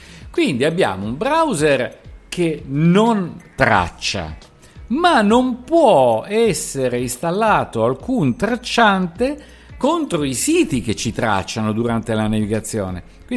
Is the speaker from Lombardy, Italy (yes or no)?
no; Veneto, Italy; accent: Venetian; E ho l'accento veneto ogni tanto